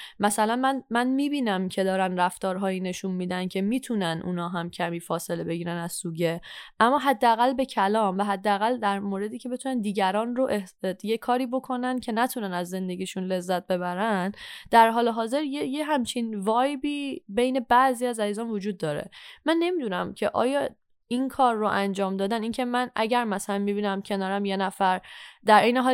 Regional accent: Iran; moved away; مخصوصا ما که خارج از ایرانیم

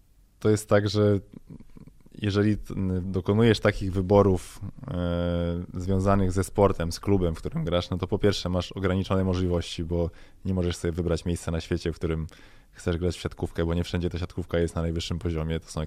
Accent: Warsaw, Masovian Voivodeship, Poland; jestem z Warszawy, więc to dla mnie znaczy trochę więcej niż, nie wiem, kolejne trofeum w kolejnym klubie, tak? Ja jestem stąd

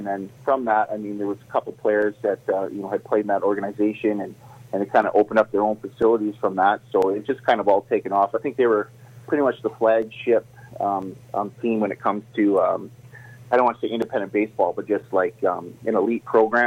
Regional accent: Canada; especially being a Canadian kid coming from a small town.

